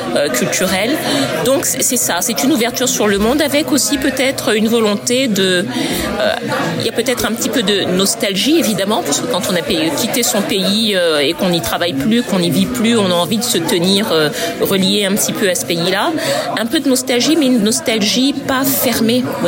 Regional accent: Brazzaville, Republic of the Congo; j'ai grandi au Congo, à Brazzaville, et j'ai fait toutes mes études au lycée français de Brazzaville.

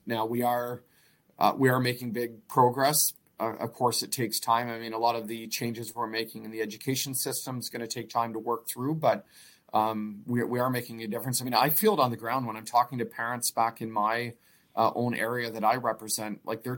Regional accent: Scotland, United Kingdom; I'm Scottish.

